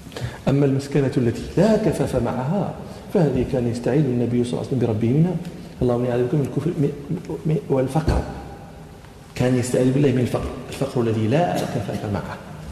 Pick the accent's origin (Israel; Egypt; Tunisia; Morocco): Morocco; نحن عندنا في المغرب يقولون مثل: اللي تأكل هي العين